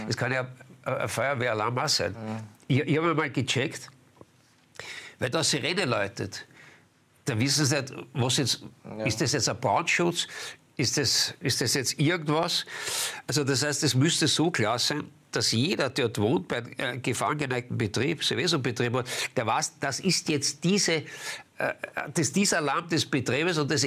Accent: Vienna, Austria; Also ich brauche jetzt als Wiener nicht einen Schutzanzug für Brückel, das ist schon klar.

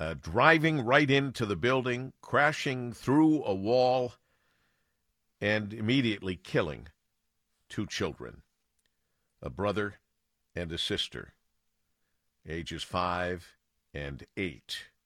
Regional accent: Monroe, Michigan, United States; We start with sad news from my hometown of Monroe, Michigan, born and raised in Monroe.

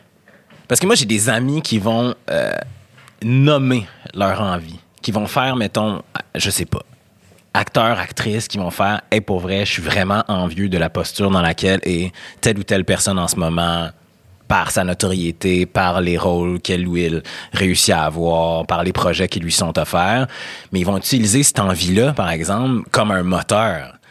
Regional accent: Quebec City, Quebec, Canada; moi, j'ai grandi à Québec. Mes parents étaient pas riches, mais ils étaient pas pauvres.

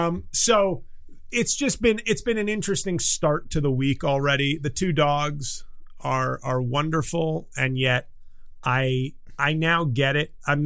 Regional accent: New York, United States; And I'm from New York and I'm just blessing these people

